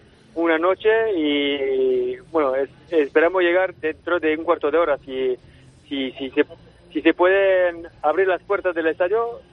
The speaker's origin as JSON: {"language": "Spanish", "town": "Madrid", "region": "Community of Madrid", "country": "Spain", "said": "somos de Madrid, y en Madrid nunca se deja morir."}